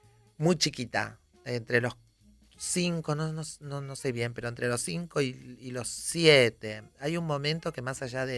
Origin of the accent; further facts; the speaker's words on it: Adrogué, Buenos Aires Province, Argentina; Ahí me crié en Adrogué